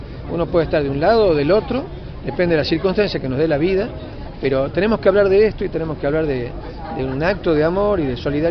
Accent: Tucumán, Argentina; nos sentimos orgullosos como tucumanos

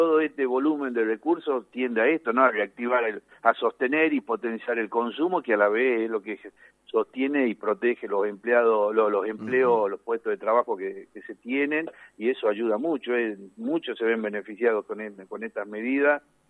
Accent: Bellavista, Buenos Aires Province, Argentina; Todos somos vecinos de la misma localidad, digamos, somos hijos de Bellavista

